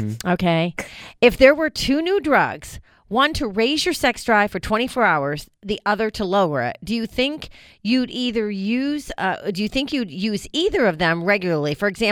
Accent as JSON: {"language": "English", "region": "New York", "country": "United States", "tie": "born or raised there", "said": "I grew up in New York. I grew up Italian, Irish"}